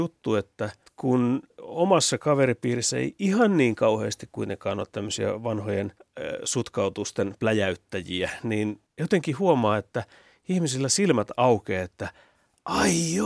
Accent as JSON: {"language": "Finnish", "town": "Viiala", "region": "Pirkanmaa", "country": "Finland", "said": "Mulla on siis 5 polvea viialalaisia löytyy isän puolelta, joten se on todella syvällä geeneissä."}